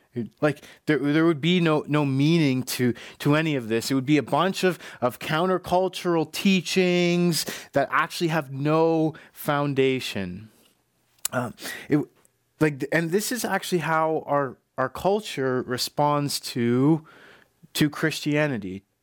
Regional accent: Ontario, Canada; I'm from Ontario originally. That is where in which I was born. I was raised in a Christian home

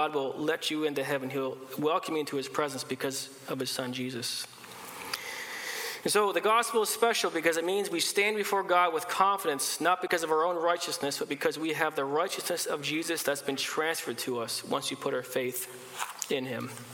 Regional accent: Canada; I have this passport, which highlights the fact that I'm a Canadian citizen.

